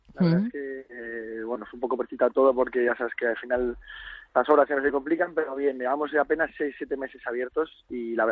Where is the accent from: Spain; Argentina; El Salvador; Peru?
Spain; Community of Madrid; also born or lived in Cádiz; Estamos contentos en Madrid, somos madrileños y la verdad es que aunque llevemos 9 años en Cádiz, hemos vuelto a casa